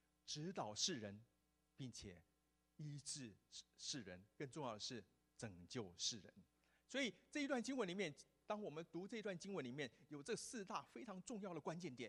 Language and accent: Chinese; Taiwan; 我们台湾长大的从小看棒球长大的